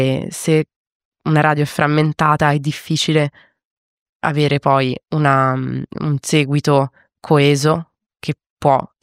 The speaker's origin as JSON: {"language": "Italian", "town": "Florence", "region": "Tuscany", "country": "Italy", "tie": "born or raised there", "lives_now": "Rome, Italy", "said": "io sono olandese, ma tedesca, ma io in realtà sono cresciuta a Firenze e poi sono trasferita a Roma"}